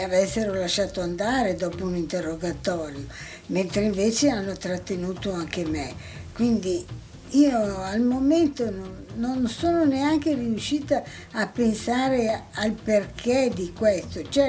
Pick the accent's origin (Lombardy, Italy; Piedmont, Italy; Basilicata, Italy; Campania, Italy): Lombardy, Italy; Milan; born there; sono nata a Milano l'11 giugno 1920 da una famiglia della media borghesia.